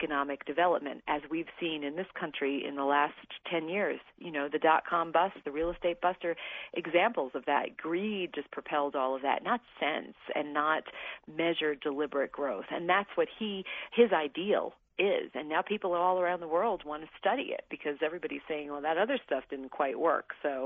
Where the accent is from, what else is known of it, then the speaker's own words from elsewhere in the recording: New York, United States; it reminded me of when I was a kid growing up in New York and there were just three TV stations